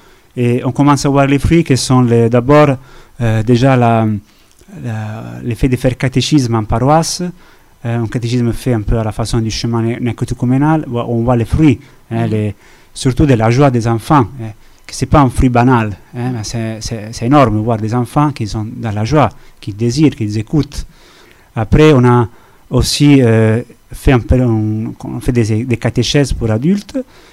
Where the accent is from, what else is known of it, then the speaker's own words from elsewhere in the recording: Rome, Lazio, Italy; French is a second language; moved away as an adult; now in France; Je ne voulais pas rester à Rome, parce que je suis de Rome.